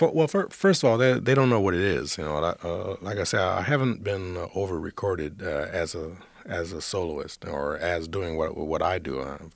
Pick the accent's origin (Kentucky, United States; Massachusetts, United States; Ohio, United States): Ohio, United States; I grew up in Ohio, right? There was nothing on the radio, maybe 2 hours a week of jazz on the radio.